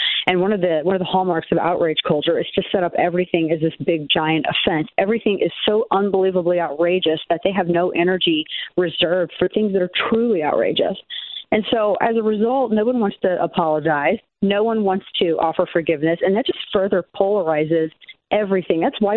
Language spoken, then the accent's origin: English; the Ozarks, United States; I'm from the Ozarks, for crying out loud. That's our thing, right?